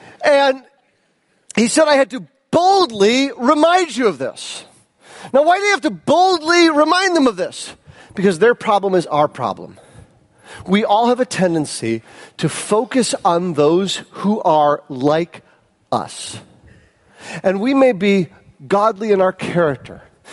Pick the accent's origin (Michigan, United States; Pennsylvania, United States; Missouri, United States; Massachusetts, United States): Michigan, United States; St. Johns; I grew up in St. John's, and I knew the black guy in St. John's because there was one